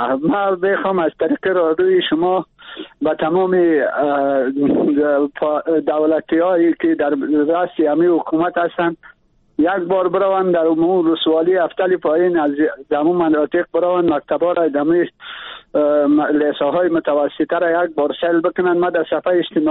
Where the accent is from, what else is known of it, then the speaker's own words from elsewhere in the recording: Badakhshan, Afghanistan; من اصلی از ولایت بدخشان هستم،